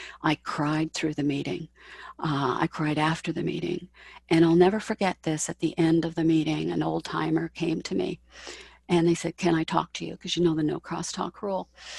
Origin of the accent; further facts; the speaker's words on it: Toronto, Ontario, Canada; I'm from Toronto, Canada.